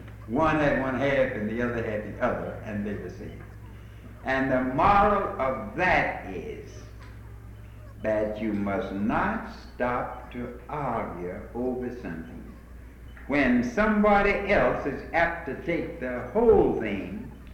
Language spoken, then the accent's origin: English; Atlanta, Georgia, United States; also born or lived in Greenville; I was born in Greenville, but we moved to Atlanta right away, so I have never gone to a public school.